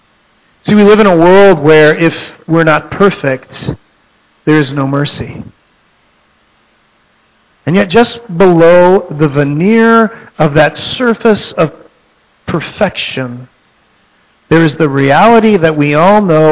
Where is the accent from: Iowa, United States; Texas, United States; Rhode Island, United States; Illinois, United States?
Texas, United States; Now, let me just say, I'm from Texas.